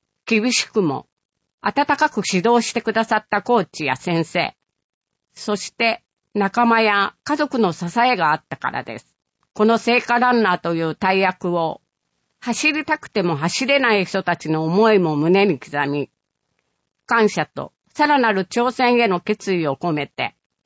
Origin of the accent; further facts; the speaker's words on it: Kariya, Aichi, Japan; 生まれ育った刈谷から笑顔と元気を届け